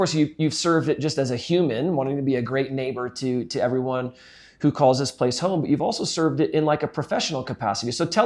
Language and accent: English; Iowa, United States; also born or lived in Kansas City; I moved from the Midwest. I grew up in Iowa, spent a lot of time in Kansas City.